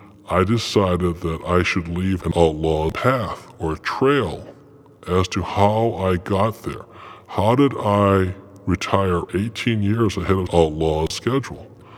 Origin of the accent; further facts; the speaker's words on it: Hawaii, United States; I was raised in Hawaii